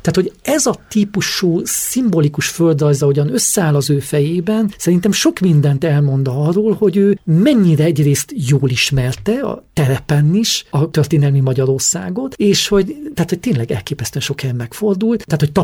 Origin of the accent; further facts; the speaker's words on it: Kézdivásárhely, Covasna, Romania; ugye székelyföldi vagyok, Kisdivásárhelyen mellől származom